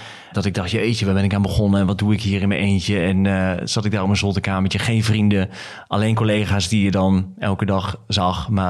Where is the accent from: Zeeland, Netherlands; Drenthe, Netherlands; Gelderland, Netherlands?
Drenthe, Netherlands; Emmen; moved away as an adult